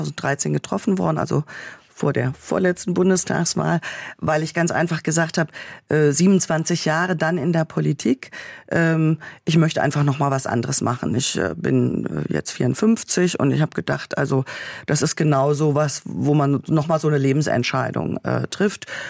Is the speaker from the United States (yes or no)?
no; East Germany, Germany; ich bin halt Ostdeutsche.